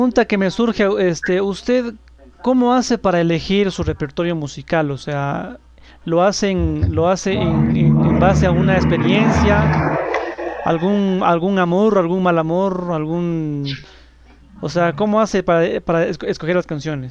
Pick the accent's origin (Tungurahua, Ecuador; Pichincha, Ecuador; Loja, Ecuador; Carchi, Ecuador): Pichincha, Ecuador; Quito; Ah, sí, yo soy de San Blas.